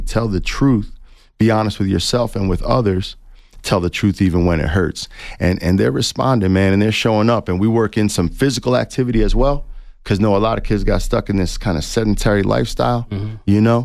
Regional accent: East Coast, United States; You know, I am from the East Coast, so I don't mean this to be a play on words

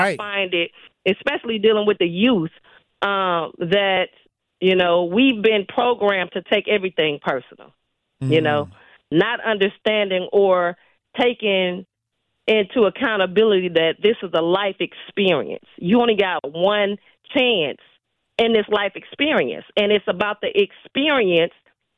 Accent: Milwaukee, Wisconsin, United States; Even growing up in Milwaukee and knowing how segregated, you know, we were from everybody else. Me and my sister got involved because, again, I went to high school at South Division.

